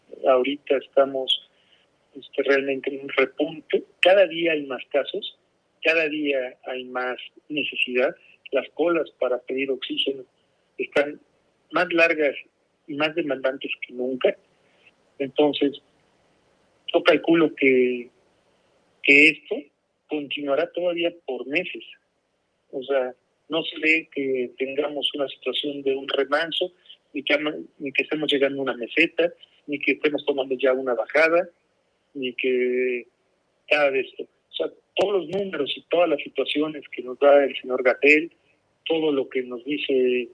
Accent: Mexico; realmente nos vemos muy complicados como mexicanos

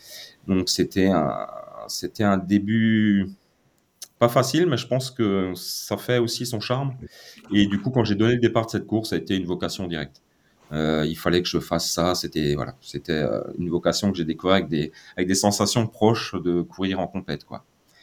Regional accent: Grand Est, France; moi, je viens d'Alsace, hein, on est basé près de Mulhouse, au pied du Grand Ballon.

